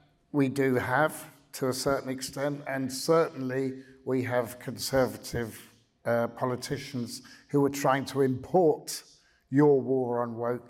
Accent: England, United Kingdom; when I was growing up in England in the 60s and 70s

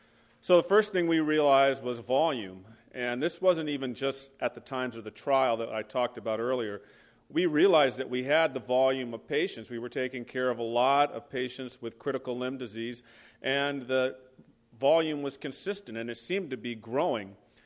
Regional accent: Los Angeles, California, United States; I'm graduating from the University of Tennessee, and I love the place. I was a Los Angeles guy, but I enjoyed my fellowship.

